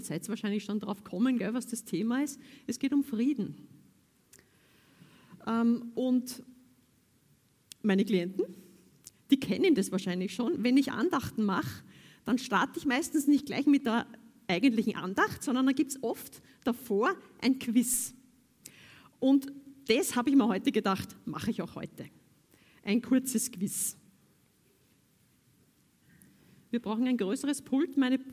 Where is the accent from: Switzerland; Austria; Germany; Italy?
Austria; Vienna; ich als Wienerin habe einen wienerischen Gruß genommen